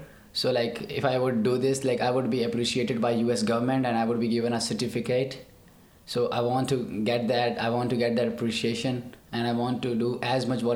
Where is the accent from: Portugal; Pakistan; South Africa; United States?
Pakistan; Punjab; born there; now in Islamabad, Pakistan; I was born in Punjab, and I presently live in Islamabad, which is the capital city of my country.